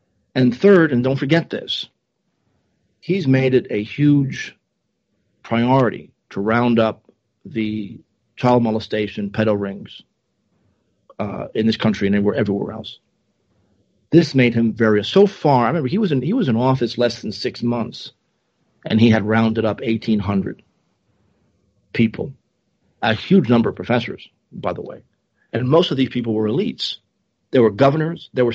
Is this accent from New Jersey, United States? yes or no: yes; New Jersey, United States; You know, I grew up in New Jersey. We were part of the New York media market.